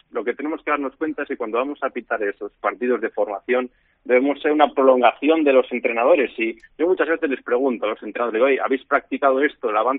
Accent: Villada, Castile and León, Spain; cuando estoy arbitrando un partido así de forma light en mi pueblo, en Villada

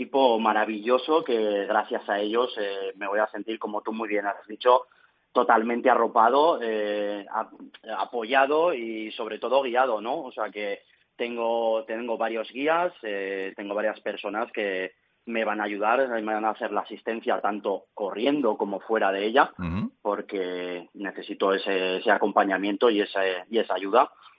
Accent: Burjassot, Valencian Community, Spain; born or raised there

